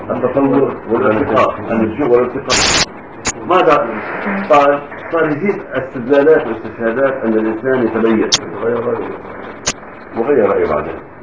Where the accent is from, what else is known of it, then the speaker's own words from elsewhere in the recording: Lebanon; عندنا في لبنان لهجه اهل طرابلس تختلف عن اهل بيروت